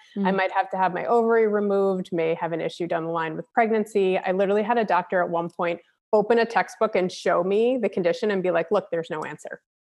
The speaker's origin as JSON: {"language": "English", "region": "New York", "country": "United States", "tie": "born or raised there", "said": "So I am from New York. I originally grew up in Long Island."}